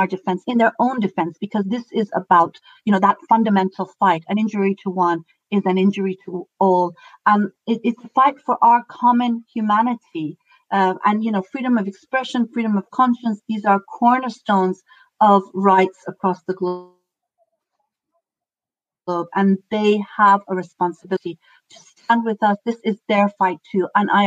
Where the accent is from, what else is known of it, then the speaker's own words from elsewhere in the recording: Iran; I come from Iran